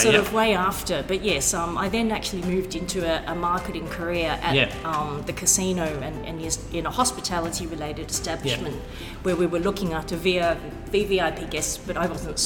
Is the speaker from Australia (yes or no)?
yes; Perth, Western Australia, Australia; Well, I actually was born in Perth in Western Australia.